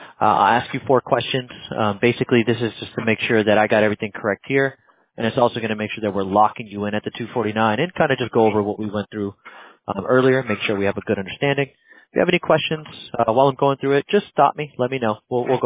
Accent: New Jersey, United States; now in Pennsylvania, United States; I was, born and raised in New Jersey, so we didn't really hunt too much, but now being in Pennsylvania, that's what they do here all the time.

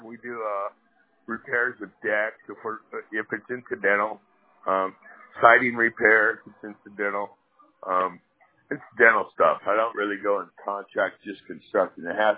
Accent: California, United States; I don't want to be the cheapest, but I do high-end work, and I'm from California, and I was trained by the best.

